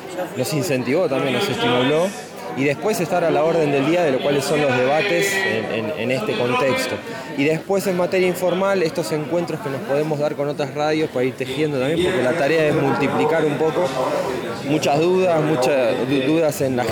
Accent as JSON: {"language": "Spanish", "town": "San Pedro", "region": "Buenos Aires Province", "country": "Argentina", "said": "vengo de la ciudad de San Pedro, al norte de la provincia de Buenos Aires."}